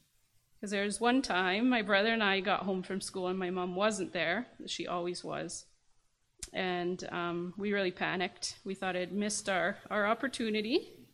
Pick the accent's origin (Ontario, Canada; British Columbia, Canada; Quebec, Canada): British Columbia, Canada; Vancouver; I was very privileged to be born in a loving Christian home. I was born and raised in Vancouver, and we went to church every Sunday